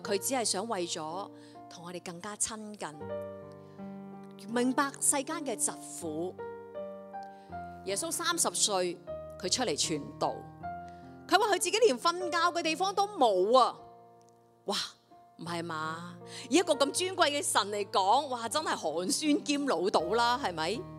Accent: Hong Kong; born there; 我呢，在我的年代我算很巴闭的，我在医院出世的，伊丽莎白医院，是不是？是我在那里出世的。

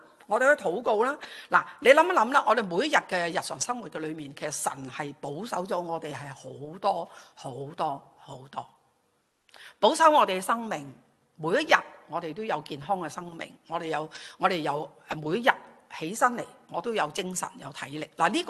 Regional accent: China; 我相信下特别我们中国人有一句 的语言呢就叫做什么，言多必失嘛

